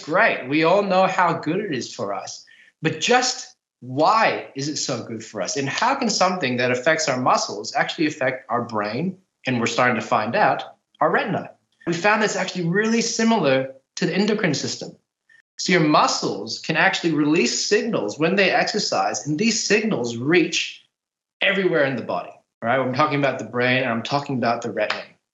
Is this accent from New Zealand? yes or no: yes; New Zealand; also born or lived in Texas, United States; I was born in Texas. I was raised in New Zealand, and then I came here for uni. My mum's from Taiwan, my dad's from the Philippines, and his mum's from Spain.